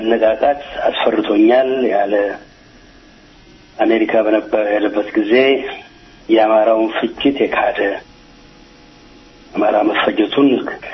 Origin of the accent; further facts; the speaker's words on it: Amhara, Ethiopia; እንደ ማንኛውም ሀገር ወዳድ ኢትዮጵያዊ እንደ አማራ ተወላጅ እነቴ እና ወላጆች የተሰደውበት ከመጡበት አካባቢ